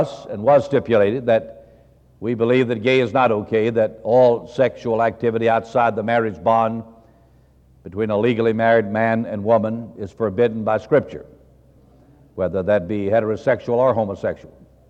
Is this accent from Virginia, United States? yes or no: yes; Virginia, United States; born there; I was born in Campbell County, Virginia, nearly 67 years ago. My father had one of the largest nightclubs in Virginia.